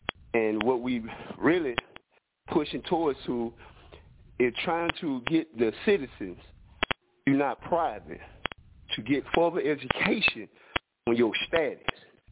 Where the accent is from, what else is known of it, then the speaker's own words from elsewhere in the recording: Cordele, Georgia, United States; I am from Cordele, Georgia.